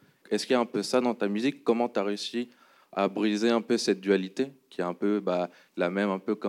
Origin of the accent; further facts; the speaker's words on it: Mérida, Venezuela; now in France; Je suis aussi de Mérida, du coup, on a un peu vécu la même chose. On se sent déboussolé, peut-être. Quand on revient au Venezuela, on se dit y a quelque chose qui a changé.